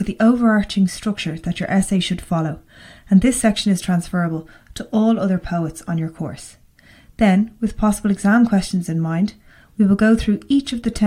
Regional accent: Dublin, Leinster, Ireland; I'm an English teacher from Dublin

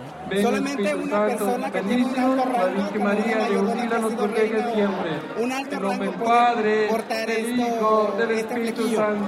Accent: Oaxaca, Mexico; como hermanos oaxaqueños que somos, los del Istmo, los del Valle, los de la Sierra, la Costa, las 8 regiones del estado

